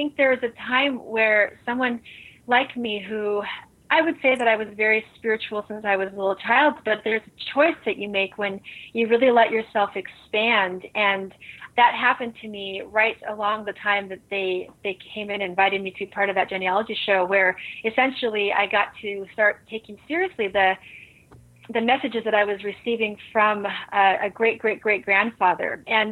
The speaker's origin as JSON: {"language": "English", "town": "Salt Lake City", "region": "Utah", "country": "United States", "said": "So I'm actually from Salt Lake City, Utah"}